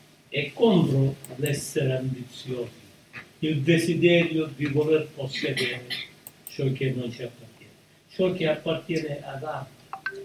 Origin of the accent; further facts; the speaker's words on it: Sicily, Italy; Permettetemi una licenza, visto che io sono siciliano, anche ai fratelli siciliani